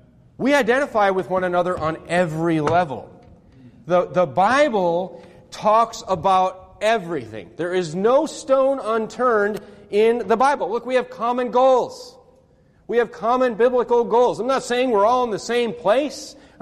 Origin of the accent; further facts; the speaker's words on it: North Dakota, United States; Look, I'm from North Dakota. There's no gangs there.